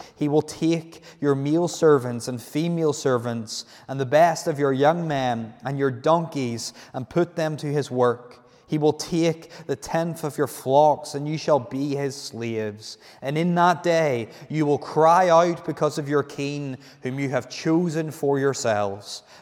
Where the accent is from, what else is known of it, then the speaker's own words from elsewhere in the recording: United Kingdom; Take, for example, the monarchy in my home country, Britain, in the United Kingdom.